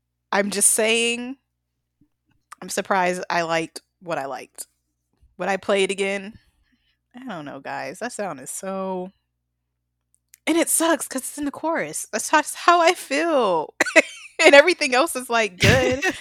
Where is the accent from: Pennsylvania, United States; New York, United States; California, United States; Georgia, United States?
Georgia, United States; Atlanta; I'm from Atlanta. I grew up in there putting CDs on people's cars.